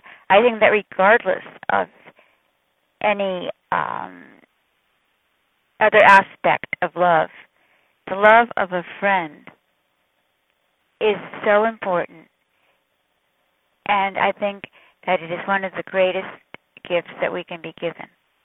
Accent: Connecticut, United States; I'm from Connecticut.

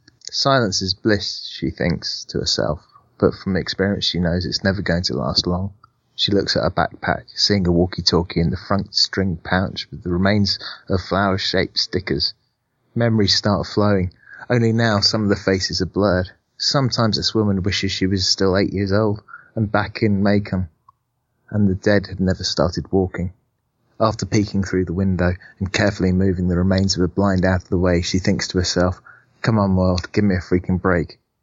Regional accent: United Kingdom; let's face it, I'm British and I have a stiff upper lip.

